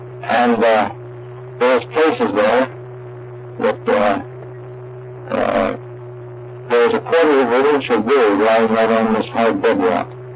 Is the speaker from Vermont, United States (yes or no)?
no; Seattle, Washington, United States; moved away as an adult; also born or lived in Michigan / Nebraska; now in Alaska, United States; I was born in Michigan, 8th July, 1883. And we moved, our family moved to Nebraska about 3 or 4 years later after I was born. And my father farmed there for about 6 or 7 years. And then we moved to Seattle, where I got my formal schooling.